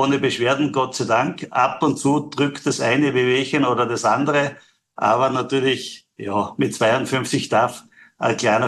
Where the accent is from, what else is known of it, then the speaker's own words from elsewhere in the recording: Styria, Austria; Ich bin ein Steirer, aber esse gerne ein Wiener Schnitzel